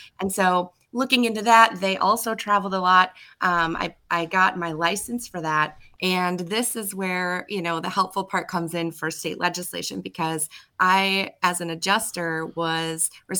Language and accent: English; Peshtigo, Wisconsin, United States; when a hailstorm hit my hometown, or just outside my hometown here in Peshtigo, I actually started at my own roof repair company